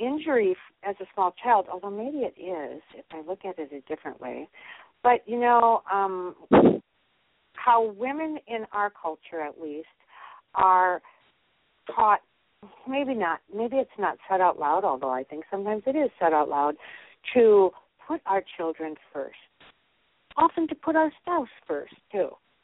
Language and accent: English; Minnesota, United States; now in Ann Arbor, United States; I'm from Minnesota, but I'm out in Ann Arbor, Michigan, and I've got three little boys.